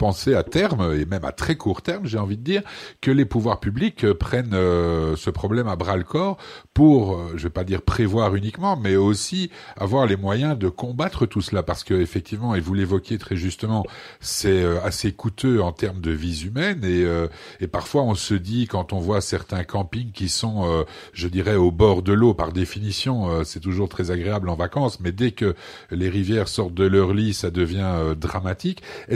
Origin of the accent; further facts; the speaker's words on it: Belgium; mais aussi chez nous en Belgique